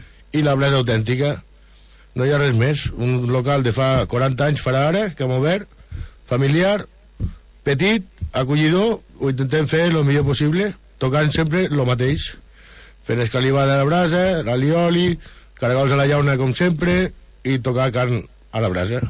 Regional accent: Lleida, Catalonia, Spain; Sí, sí, som gent de Lleida, sí.

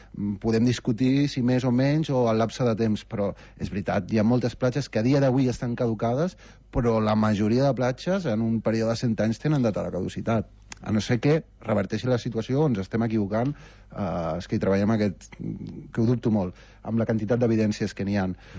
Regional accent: Calafell, Catalonia, Spain; Sí, de fet, soc de Calafell

